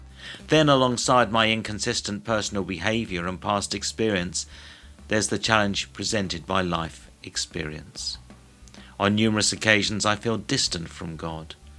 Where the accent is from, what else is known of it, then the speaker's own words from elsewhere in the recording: England, United Kingdom; I'm English, and living on an island as I do, the British Isles, I've grown up confident